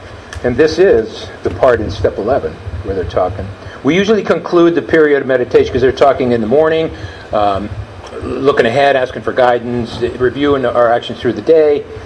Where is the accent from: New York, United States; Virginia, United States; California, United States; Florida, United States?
New York, United States; New York City; When I was a kid, I grew up on the Lower East Side, right across the street from St. Stan's School and Church.